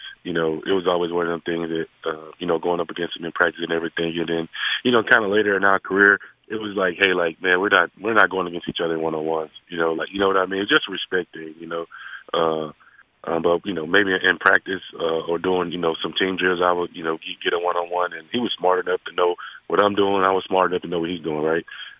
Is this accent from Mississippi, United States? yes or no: yes; Yazoo City, Mississippi, United States; Just a little kid from Yazoo City and went to Mississippi State in my home state